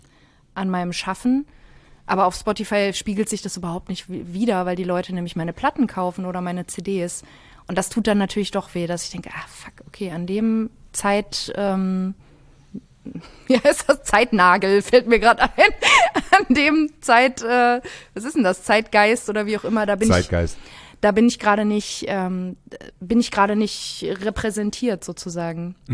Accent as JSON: {"language": "German", "town": "Dresden", "region": "Saxony", "country": "Germany", "tie": "born there", "said": "Ich bin in Dresden geboren."}